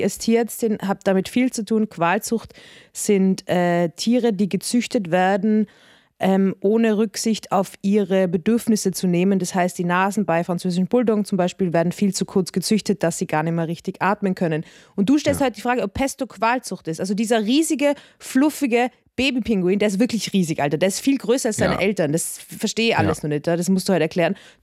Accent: Vienna, Austria; Ich bin ja auch eine Wienerin, dementsprechend kann ich ja auch ein bisschen rumgranteln.

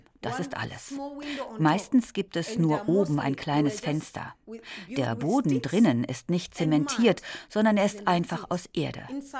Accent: Southern Region, Malawi; German is a second language; Ich bin im Süden aufgewachsen. Von der 1. bis zur 5. Klasse war alles in Chichewa. Englisch war ein Schulfach.

